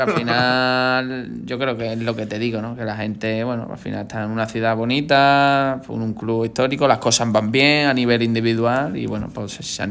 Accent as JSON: {"language": "Spanish", "region": "Andalusia", "country": "Spain", "said": "Yo soy típico andaluz"}